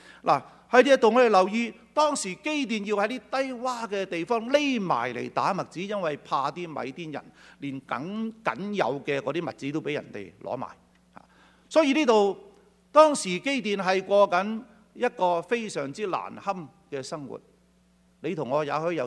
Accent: China; 我哋中國人就係咁噶啦

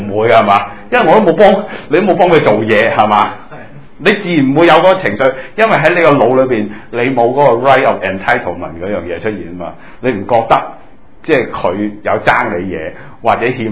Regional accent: China; 咁我系黑色头发啦，即系我系中国人啦

